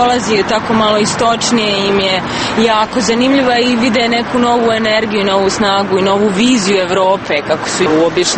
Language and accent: Bosnian; Bosnia & Herzegovina; ja sam iz Bosne